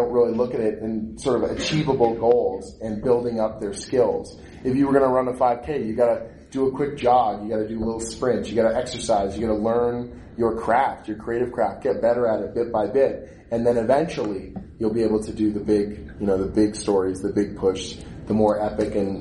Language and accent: English; Canada; I am Canadian though.